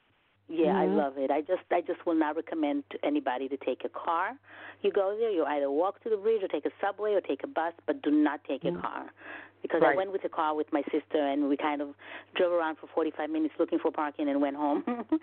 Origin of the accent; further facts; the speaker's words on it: Brooklyn, New York, United States; See, I grew up in Brooklyn, and I never even knew that.